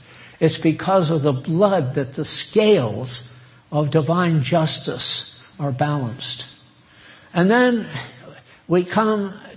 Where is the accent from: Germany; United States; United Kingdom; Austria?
United States; New England; I don't like to weep because I'm from New England and that's not considered the thing to do.